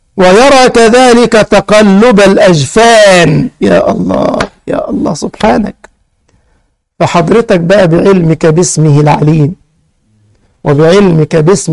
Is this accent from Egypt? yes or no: yes; Egypt; يعني مثلا عندنا في مصر كان في عملات من سنة 20